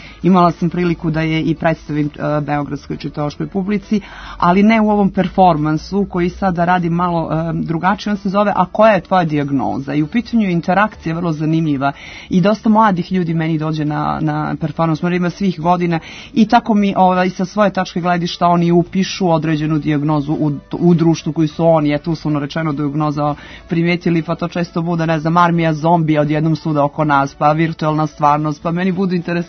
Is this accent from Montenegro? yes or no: yes; Montenegro; pošto ja dolazim iz Crne Gore